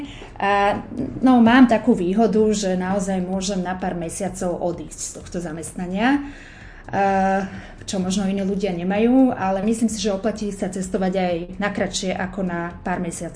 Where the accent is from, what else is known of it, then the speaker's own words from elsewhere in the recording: Bratislava, Bratislava Region, Slovakia; No, ja som z Bratislavy a aktuálne presne tak som v Bratislave.